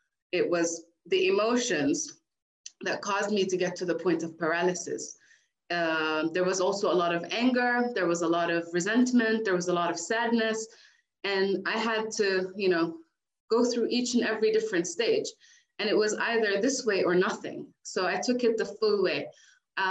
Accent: Palestine; As they said, I'm from Palestine, so I work a lot with trauma.

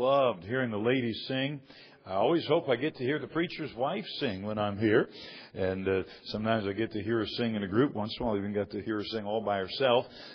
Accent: Michigan, United States; also born or lived in South Carolina; I was born in South Carolina, but I was sentenced to the state of Michigan as a young man

